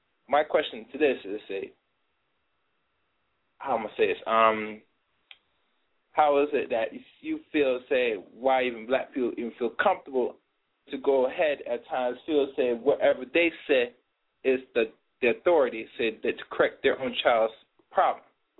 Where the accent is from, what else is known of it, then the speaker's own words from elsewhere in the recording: New England, United States; from New England.